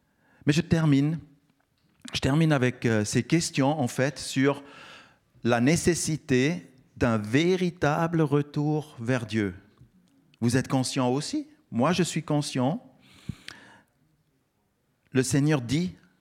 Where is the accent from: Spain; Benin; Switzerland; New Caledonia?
Switzerland; j'ai grandi en Suisse, je suis Suisse et je souffre avec mon peuple.